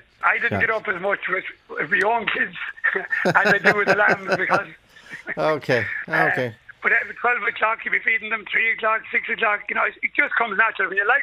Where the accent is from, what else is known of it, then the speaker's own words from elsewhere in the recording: Galway, County Galway, Ireland; now in Trim, Ireland; I'm originally from Galway.